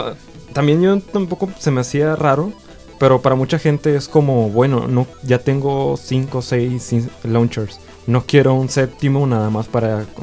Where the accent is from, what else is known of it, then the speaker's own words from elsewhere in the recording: Mexico; sino que podemos, como mexicanos, desarrollar contenido de calidad